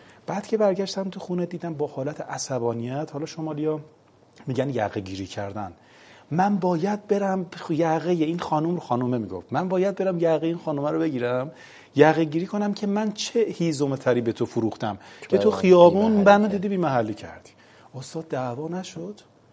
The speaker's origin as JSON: {"language": "Persian", "region": "Gilan", "country": "Iran", "tie": "born or raised there", "said": "حقیر چون بچه گیلانم و بچه شمال هستم"}